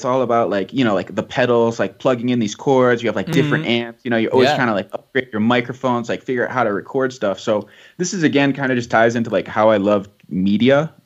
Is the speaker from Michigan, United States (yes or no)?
yes; Novi, Michigan, United States; I grew up in Michigan, in kind of a small town in Michigan. The town I grew up in was Novi, which stands for the number 5 railroad stop.